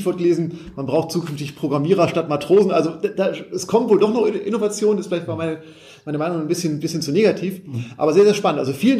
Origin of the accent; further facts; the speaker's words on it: Hamburg, Germany; als Hamburger freue ich mich natürlich